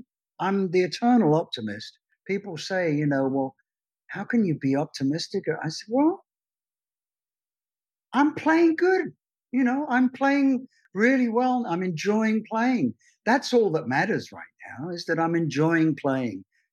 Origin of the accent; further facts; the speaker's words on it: United States; Because I've got to go home. I'm American. I'm a US citizen, but I'm also a UK citizen.